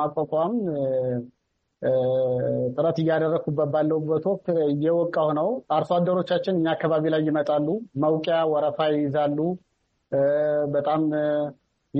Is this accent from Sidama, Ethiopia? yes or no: no; Anewari, Amhara, Ethiopia; መሬት ተከራይቼ ለአንድ ሄክታር ተከራይቼ እዛው ተወልጄ ያደግኩበት ከተማ አነዋሪ ከተማ የምችለውን ያክል እዛ መሬት ላይ ለአርሶ አደሮቹ የሚጠቅም ለየት ያሉ ቴክኖሎጂዎችን